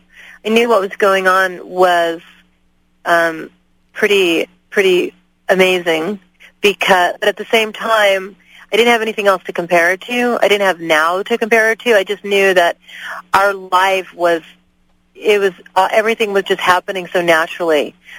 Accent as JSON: {"language": "English", "town": "Pacoima", "region": "California", "country": "United States", "tie": "born or raised there", "also_born_or_lived": "Burbank", "said": "I was born in Burbank at St. Joseph's Hospital, so I'm a native, and my family lived in Pacoima, and that was a really heavy gang area."}